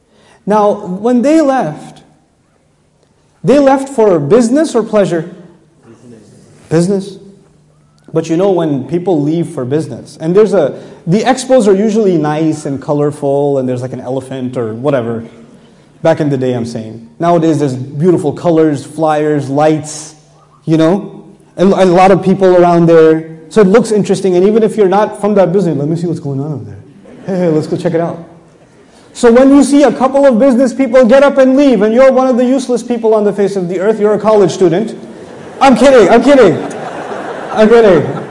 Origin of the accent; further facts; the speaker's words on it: Texas, United States; I come from Texas, we have gun expos, right?